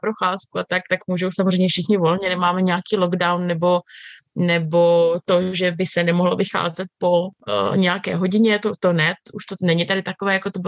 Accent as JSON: {"language": "Czech", "region": "Bohemia", "country": "Czechia", "said": "Protože já jsem přijela z Čech, kdy vlastně nějaké objímání je víceméně vyhrazený pro úzkou rodinu."}